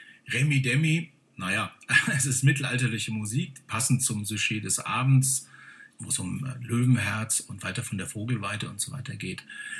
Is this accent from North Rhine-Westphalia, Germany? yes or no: no; Bamberg, Bavaria, Germany; born there; ich bin gebürtiger Bamberger, da kenne ich die Lokalitäten in der Regel.